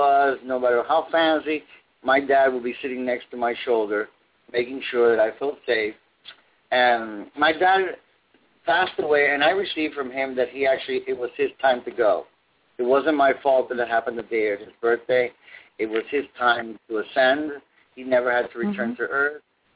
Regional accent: Cuba; Oh, I'm Cuban. I was born in Cuba.

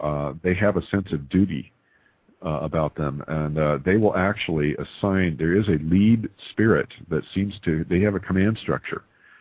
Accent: Paradise, California, United States; I grew up in near Paradise, California, which is, you know, it made the news when it nearly burned down a couple of years ago

